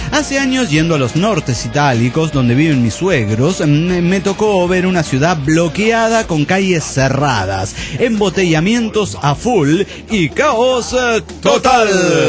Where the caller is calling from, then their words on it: Buenos Aires, Argentina; de Buenos Aires, Argentina.